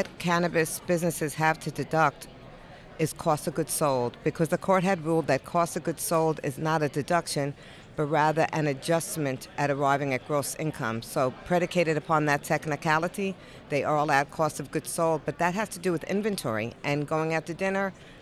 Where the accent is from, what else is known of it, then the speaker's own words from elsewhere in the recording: East Coast, United States; Originally East Coast, yes.